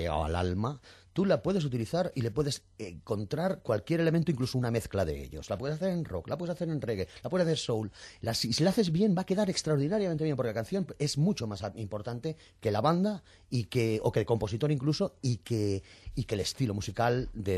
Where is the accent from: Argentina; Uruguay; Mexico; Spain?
Spain; yo soy español